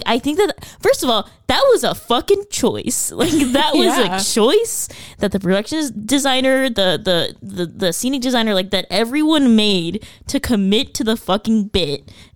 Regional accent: California, United States; But you're an alien and I'm from the Valley.

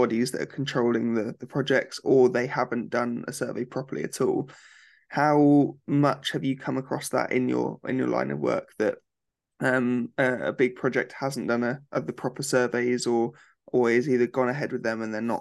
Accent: South East England, United Kingdom; I miss my red kites from my time growing up in Berkshire when I lived down here

